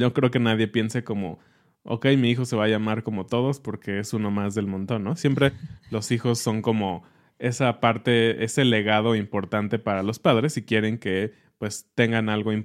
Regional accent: Mexico; los nombres actuales de los españoles a nosotros como mexicanos y en general como latinoamericanos nos suenan un poco antiguos

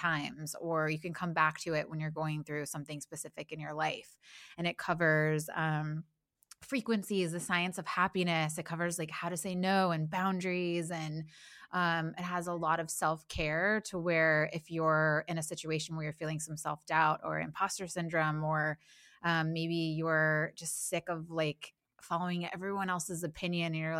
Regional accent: Midwest, United States; So I grew up in the Midwest. I was like just this like really bright, like spirited child.

